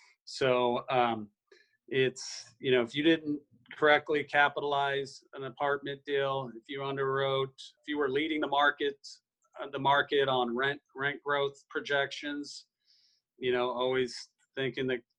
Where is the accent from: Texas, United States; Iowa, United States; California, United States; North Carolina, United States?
California, United States; I grew up in Southern California, but I don't manage anything in California.